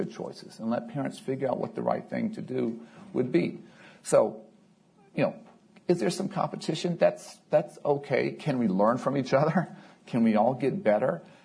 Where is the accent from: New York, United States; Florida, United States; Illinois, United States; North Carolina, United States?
Illinois, United States; Chicago; You see other cities, including, unfortunately, my hometown of Chicago, where there's so much animosity, where there's so much strife, and people are voting with their feet and moving out